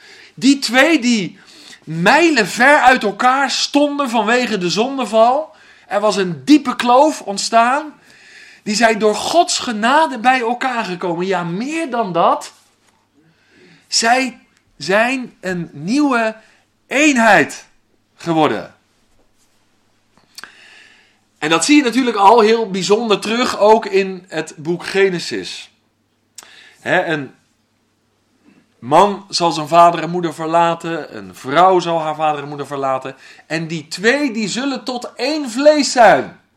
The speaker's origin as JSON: {"language": "Dutch", "region": "South Holland", "country": "Netherlands", "tie": "born or raised there", "said": "nu ben ik geboren en getogen in het Westland. Sommigen van jullie weten dat. En dat staat bekend vanwege de glastuinbouw."}